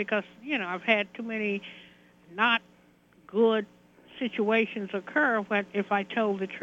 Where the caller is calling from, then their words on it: Brooklyn, New York, United States; I'm calling from Brooklyn.